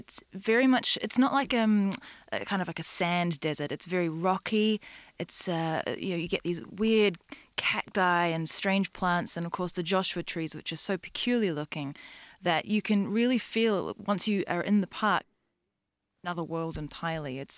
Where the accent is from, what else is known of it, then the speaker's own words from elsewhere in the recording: New Zealand; also born or lived in London; New Zealand.